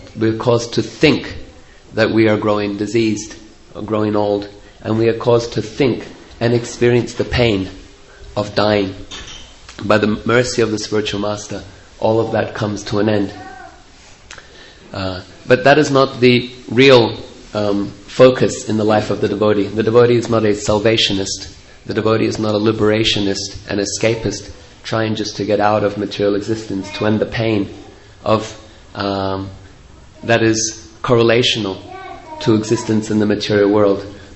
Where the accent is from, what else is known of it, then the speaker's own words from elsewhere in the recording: New Zealand; I'm from New Zealand.